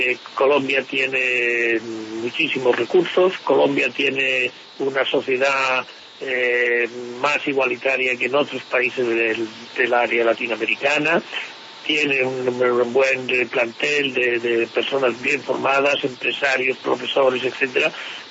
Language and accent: Spanish; Spain; por lo menos yo hablo ahora como español y como europeo